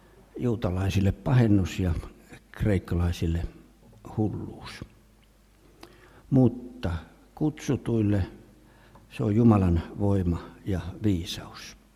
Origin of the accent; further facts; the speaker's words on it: Helsinki, Uusimaa, Finland; Ja minähän olin helsinkiläinen, siis … asuivat Helsingissä. Kaikki kouluni olen käynyt Helsingissä ja olen jonkinlainen stadin kundi, linjojen kasvatti, Sörkän sälli